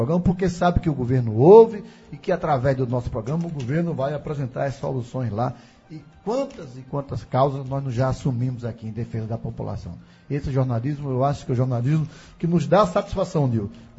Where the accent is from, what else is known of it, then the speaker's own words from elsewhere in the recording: Afogados da Ingazeira, Pernambuco, Brazil; moved away; Eu saí de Afogados tem muitos e muitos anos, saí da minha região, mas nunca esqueci meu Pajeú, nunca esqueci a minha cidade, estou aqui sempre presente e sempre que eu posso, eu faço algo em defesa do meu sertão.